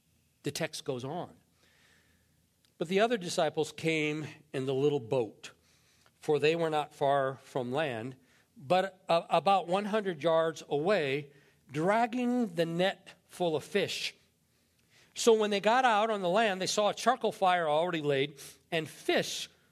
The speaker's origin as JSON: {"language": "English", "region": "Indiana", "country": "United States", "tie": "born or raised there", "said": "I was born in Indiana and spent the first years of my life on a little dairy farm."}